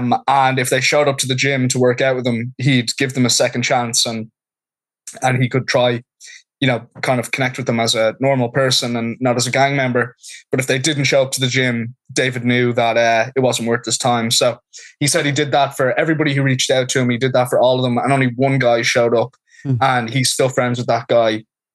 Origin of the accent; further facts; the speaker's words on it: Dublin, Leinster, Ireland; moved away as an adult; also born or lived in Boston; now in Los Angeles, United States; I'm from Dublin. I'm from Finglas. And I've lived in the US now for about 9 years. Overall, I lived in Boston for 5, and I've been in LA for 3.5, nearly 4 years now.